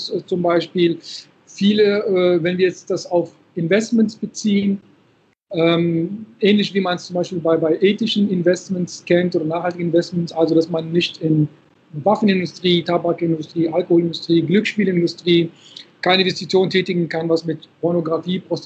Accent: Frankfurt, Hesse, Germany; also born or lived in Morocco; wie gesagt, Jahrgang 77, geboren in Marokko, seit meinem 8. Lebensjahr lebe ich hier in Frankfurt.

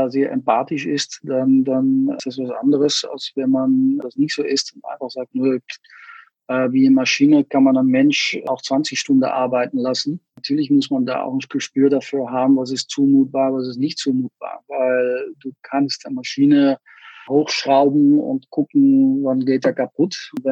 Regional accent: Netherlands; German is a second language; ich bin Holländer und jetzt seit mehreren Monaten bei BBDO Group als CFO.

